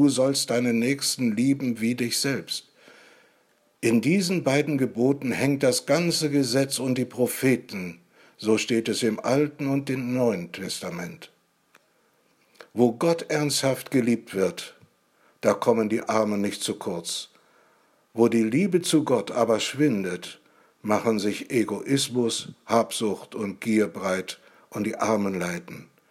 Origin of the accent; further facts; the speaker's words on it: East Germany, Germany; Ich weiß, wovon ich rede. Ich komme aus der DDR und habe das Dritte Reich miterlebt.